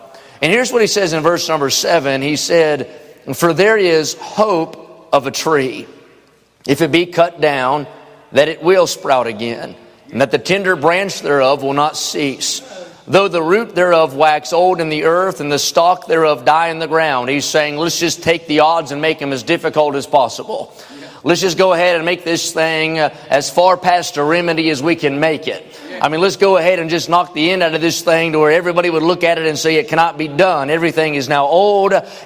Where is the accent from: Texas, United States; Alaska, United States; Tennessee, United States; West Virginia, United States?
West Virginia, United States; I know every spring when I grew up in West Virginia, we take a weed eater to a hillside